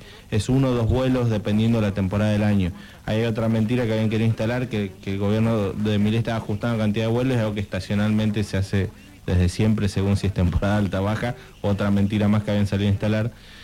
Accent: Tierra del Fuego, Argentina; soy de Tierra del Fuego

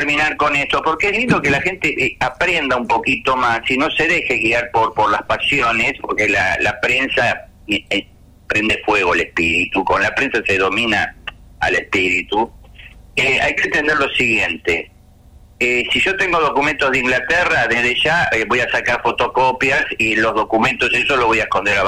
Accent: Argentina; Yo soy argentino

